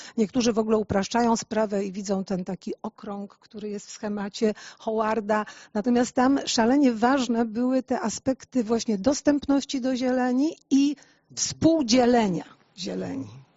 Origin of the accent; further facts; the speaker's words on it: Gdańsk, Pomeranian Voivodeship, Poland; Ja jak studiowałam, to się uczyłam o Poznaniu, jestem gdańszczanką.